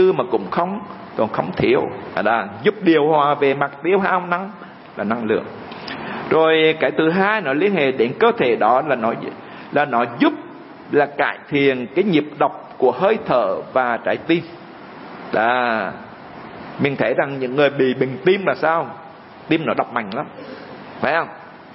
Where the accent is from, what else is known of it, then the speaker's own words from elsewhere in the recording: Hue, Thừa Thiên Huế, Vietnam; also born or lived in Ho Chi Minh City; chúng tôi quê ở ngoài Huế á, rồi đùng một cái bay vào Sài Gòn học.